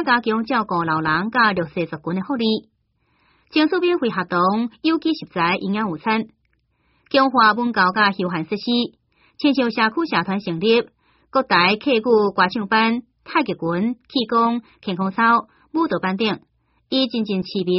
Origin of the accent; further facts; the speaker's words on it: Taiwan; 我是台湾人我主张台湾独立